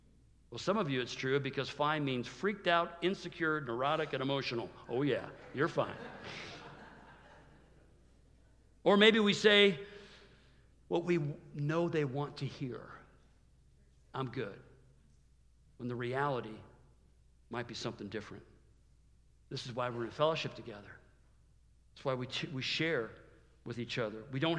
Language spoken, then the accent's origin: English; Midwest, United States; We moved out to California. I started a job there. Within 2 weeks, it rained one day. And you know, we grew up in the Midwest.